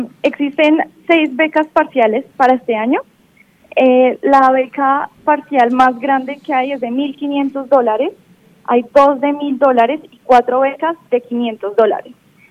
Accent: Colombia; cualquiera de nosotros como colombianos podemos estar allá

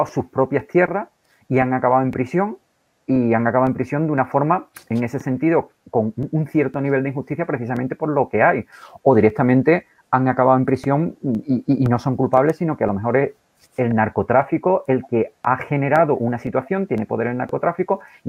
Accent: Spain; somos los españoles que vamos a ayudar a la gente del tercer mundo

